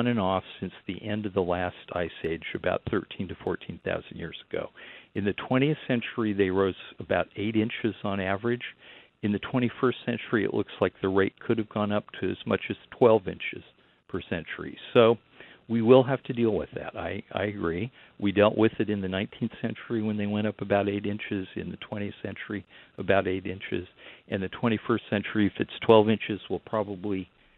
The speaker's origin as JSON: {"language": "English", "region": "Intermountain West", "country": "United States", "said": "And by the way, I'm from the Intermountain West, and I have direct experience of forest fires."}